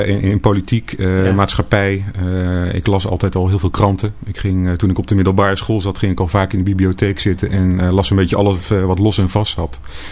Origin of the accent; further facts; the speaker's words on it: Utrecht, Netherlands; born there; now in Capelle aan den IJssel, Netherlands; In Utrecht.